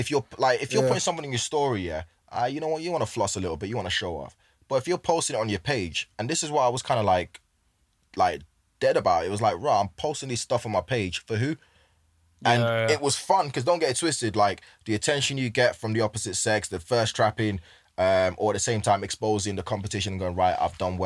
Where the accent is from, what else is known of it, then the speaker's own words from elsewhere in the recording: England, United Kingdom; I was from England to them.